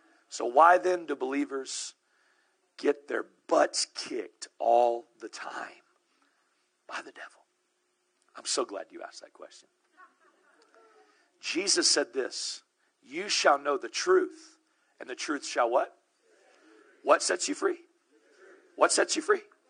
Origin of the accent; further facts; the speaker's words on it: the South, United States; I was raised in the South.